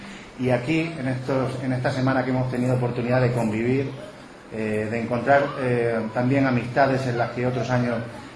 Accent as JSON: {"language": "Spanish", "region": "Region of Murcia", "country": "Spain", "said": "como murciano que soy, sé del apoyo que desde la Administración en la región de Murcia"}